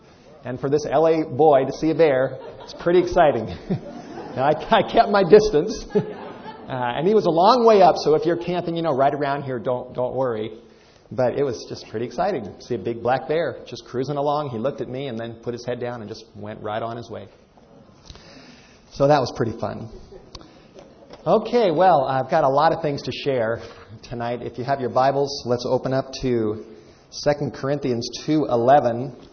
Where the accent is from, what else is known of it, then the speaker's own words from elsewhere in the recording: Los Angeles, California, United States; I grew up in Los Angeles, in the middle of the city, and to have a chance for this L.A. boy to be out of the city